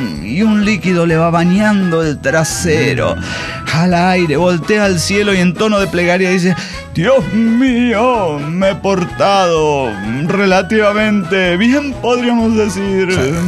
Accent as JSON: {"language": "Spanish", "region": "Tarija", "country": "Bolivia", "said": "de Tarija, Bolivia."}